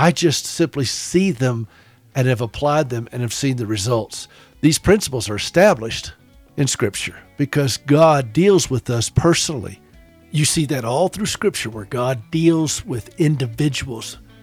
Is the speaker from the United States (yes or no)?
yes; United States; I don't say I'm a Montana American. I'm an American.